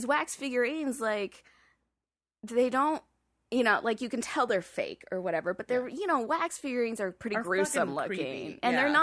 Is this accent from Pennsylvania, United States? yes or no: no; Oregon, United States; Because we, you know, I grew up in Oregon on the other side of the coast.